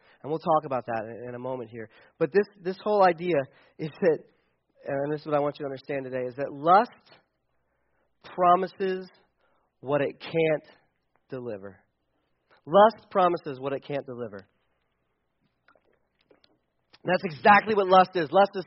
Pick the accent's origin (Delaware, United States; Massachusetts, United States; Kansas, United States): Delaware, United States; I'm from Delaware, which I don't know, that makes me a real loser. But I've been in this area for 11 years, so I'm starting to feel like I'm an insider.